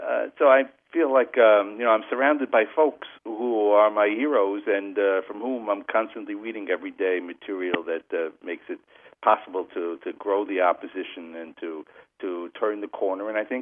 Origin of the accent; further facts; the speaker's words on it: Bronx, New York, United States; And I grew up in the South Bronx in a very kind of like a working class home.